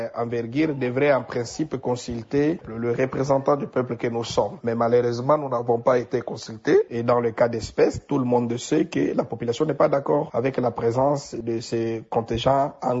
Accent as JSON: {"language": "French", "town": "Kindu", "region": "Maniema", "country": "DR Congo", "said": "chez nous à Kindu"}